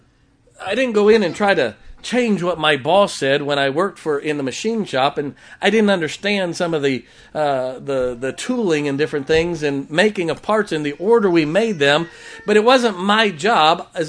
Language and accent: English; Ohio, United States; I grew up in Ohio.